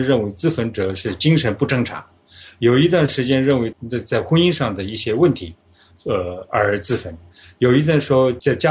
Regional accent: Tibet, China; born there; 因为我们都是出生在西藏

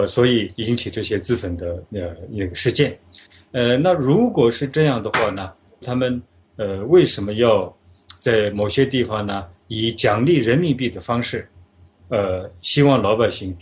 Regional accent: Tibet, China; born there; 因为我们都是出生在西藏

